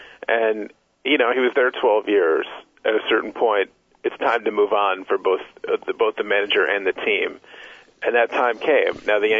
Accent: Ireland; believe me, I know I'm Irish.

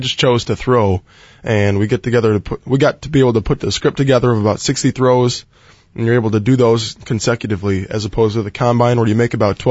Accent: Chicago, Illinois, United States; growing up in Chicago and admiring Brett Favre with the Packers

